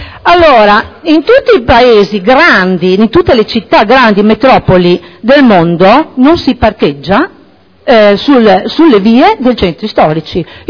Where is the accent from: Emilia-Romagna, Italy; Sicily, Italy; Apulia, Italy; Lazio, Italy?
Emilia-Romagna, Italy; Riccione; posso parlare di Riccione, vengo da Riccione